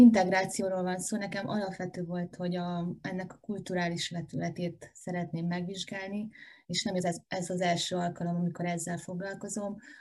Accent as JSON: {"language": "Hungarian", "town": "Mezőtúr", "region": "Jász-Nagykun-Szolnok", "country": "Hungary", "said": "én Mezőt úr vagyok, innen származom"}